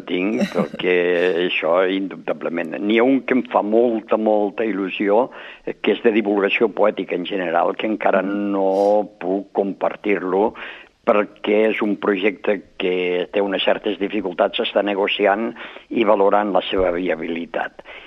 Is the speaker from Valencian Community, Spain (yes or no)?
no; Peramola, Catalonia, Spain; jo sóc fill de Peramola